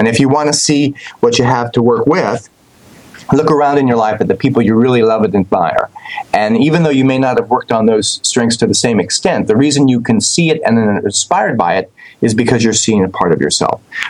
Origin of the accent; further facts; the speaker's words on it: Colorado, United States; I was not here in Virginia Beach. I grew up in Colorado.